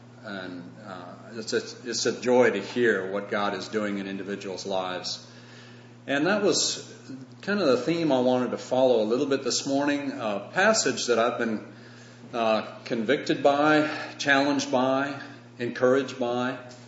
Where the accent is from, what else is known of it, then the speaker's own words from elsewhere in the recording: Winston-Salem, North Carolina, United States; We're from North Carolina, Winston-Salem, North Carolina.